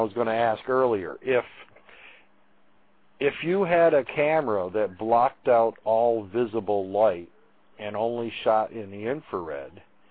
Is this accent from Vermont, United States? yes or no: yes; Benton, Vermont, United States; I'm from Benton, Vermont.